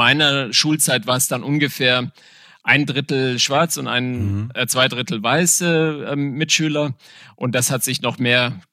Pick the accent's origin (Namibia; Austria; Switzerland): Namibia; moved away as an adult; als ich hierher gezogen bin, 92 und da war ich dann 24. Also ich bin in Namibia geboren, aufgewachsen, durchaus auch auf einer Farm, wo es kein Strom war, gab und auch kein fließend Wasser